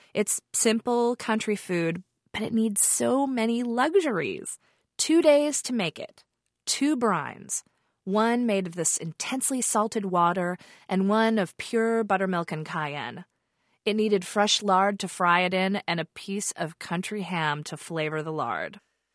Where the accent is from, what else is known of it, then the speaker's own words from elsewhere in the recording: Phoenix, Arizona, United States; now in New York City, United States; Maybe it's because I grew up in Phoenix and every day is like the Fourth of July there.